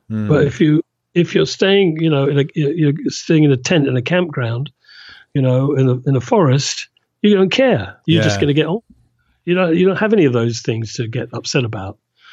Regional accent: South East England, United Kingdom; I grew up pretty well where I am now, in the south of England.

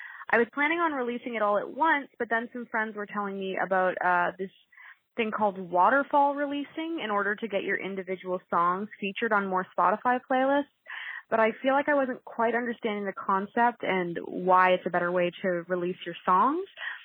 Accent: Canada; like the poet and … like a con that's long without the G. I'm a Canadian singer-songwriter

